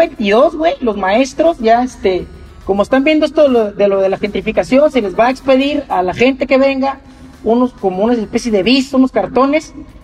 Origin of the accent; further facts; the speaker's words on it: Oaxaca, Mexico; Yo vivo aquí en Oaxaca, soy de Oaxaca, su casa.